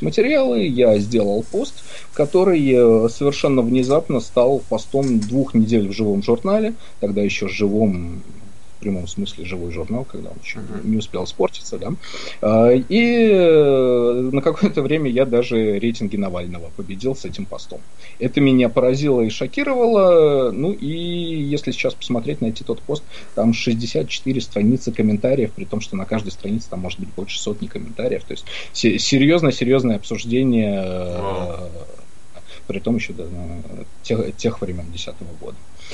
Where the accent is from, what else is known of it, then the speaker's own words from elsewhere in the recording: Saint Petersburg, Russia; moved away as an adult; now in France; Я родом из Питера, но уехал в 18 лет, вот перед дефолтом, да, армию косить. Уехал во Францию